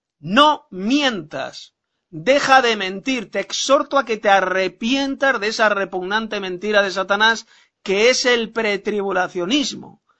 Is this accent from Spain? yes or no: yes; Madrid, Community of Madrid, Spain; de Madrid, España.